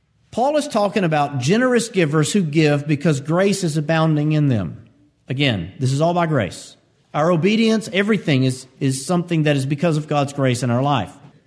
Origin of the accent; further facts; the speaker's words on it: Alabama, United States; And you're like, man, I'm from Alabama. That's like everything we eat.